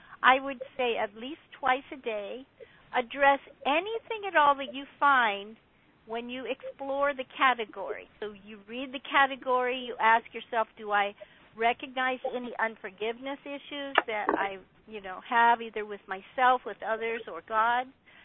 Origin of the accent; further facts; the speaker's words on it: San Luis Obispo, California, United States; I was born and raised in San Luis Obispo.